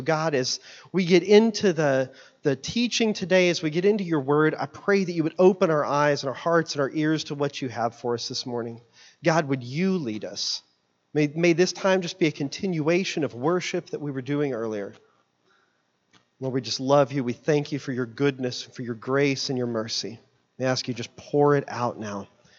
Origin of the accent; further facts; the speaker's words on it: Tulsa, Oklahoma, United States; So I'm outside Tulsa. My parents live in Catoosa.